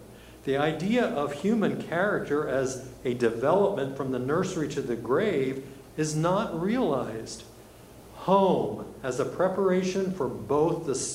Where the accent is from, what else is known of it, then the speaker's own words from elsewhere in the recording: Gettysburg, Pennsylvania, United States; I was born and raised in Gettysburg, so Chambersburg was the big city just west of Gettysburg back when I was growing up.